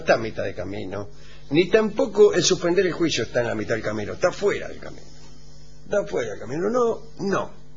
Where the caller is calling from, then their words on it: Montevideo, Uruguay; de Montevideo. Los escucho por casualidad porque pasaba de estación en estación.